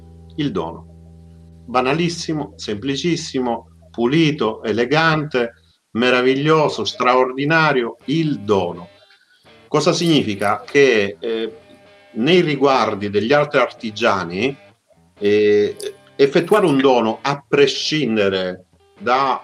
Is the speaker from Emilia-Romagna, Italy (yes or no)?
no; Rome, Lazio, Italy; sono di Roma, faccio l'insegnista